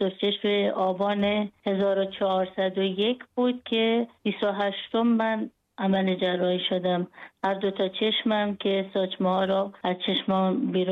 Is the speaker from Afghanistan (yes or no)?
no; Iran; now in Frankfurt, Germany; یه سال و 7 ماه بعدش از ایران اومدیم بیرون و الان 1 سال و 8 ماه در آلمان هستیم.